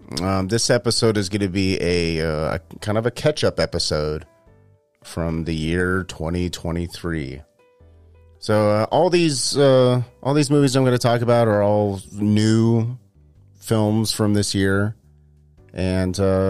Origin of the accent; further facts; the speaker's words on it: Manteca, California, United States; I'm from a town that's right next to Modesto called Manteca, and that's next to Stockton, and that's the Central Valley.